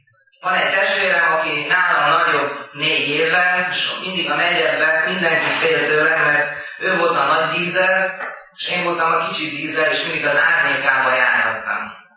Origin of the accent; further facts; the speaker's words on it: Cluj-Napoca, Cluj County, Romania; örülök, hogy noha kolozsvári vagyok